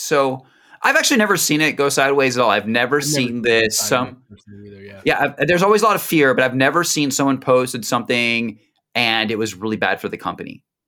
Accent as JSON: {"language": "English", "region": "East Coast", "country": "United States", "tie": "born or raised there", "said": "Like for me, I grew up on the East Coast. You know, I started work in New York, right?"}